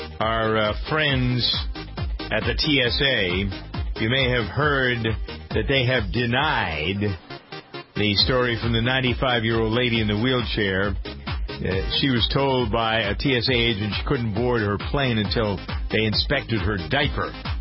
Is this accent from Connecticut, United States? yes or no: no; Boston, Massachusetts, United States; The Boston affiliate, because I'm from Boston